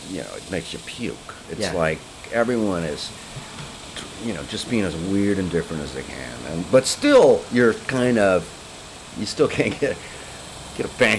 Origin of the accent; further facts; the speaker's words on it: Cleveland, Ohio, United States; When I was raised in Cleveland, if you were different, this was in the 70s, if you were different, you stuck out like a sore thumb.